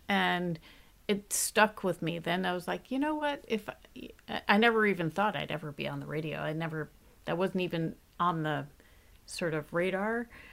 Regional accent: New Jersey, United States; Do you know, growing up in New Jersey, you know, it's hard not to have listened to WNEW, WPLJ, all of these stations coming up

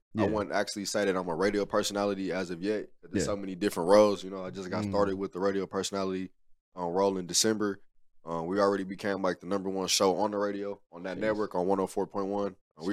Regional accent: Milwaukee, Wisconsin, United States; also born or lived in Haiti; Yeah, man, I'm from Milwaukee, bro

